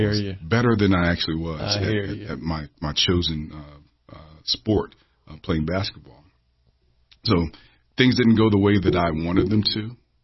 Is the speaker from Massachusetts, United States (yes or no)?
no; Richmond, Virginia, United States; So the quick and dirty version is born and raised in Richmond, Virginia on the south side, went to school in South Richmond, you know, elementary, middle, preschool.